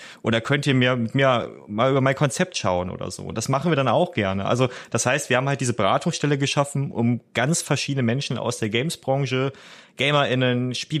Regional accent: North Rhine-Westphalia, Germany; ich bin am Niederrhein aufgewachsen, in so einem kleinen beschaulichen Ort in der niederländischen Grenze

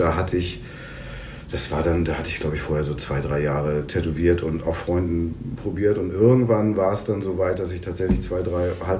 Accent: Eckernförde, Schleswig-Holstein, Germany; also born or lived in Hameln; Ich bin geboren in Hameln, aber groß geworden im Norden in Eckernförde.

